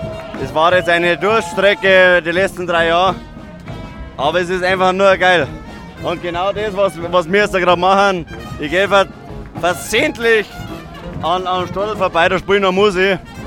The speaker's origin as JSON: {"language": "German", "town": "Bad Tölz", "region": "Bavaria", "country": "Germany", "said": "Aus Bad Tölz."}